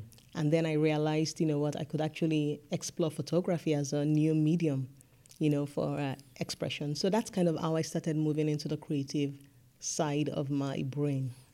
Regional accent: Nigeria; growing up in Nigeria

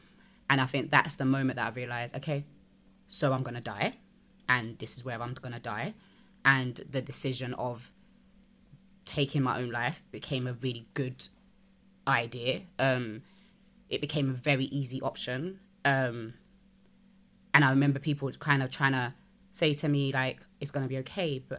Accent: United Kingdom; it's a foreign national jail and I'm British.

